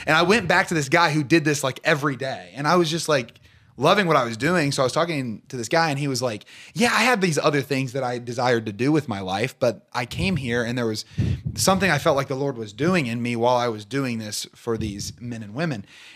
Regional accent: Portsmouth, Ohio, United States; I am from Portsmouth, yeah. Ohio, born and raised.

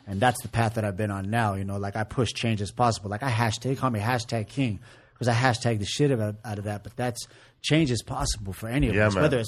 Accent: San Diego, California, United States; And I'm not from Boyle Heights, I'm from San Diego, but it's so much love and respect for Father Greg and what he's done for me.

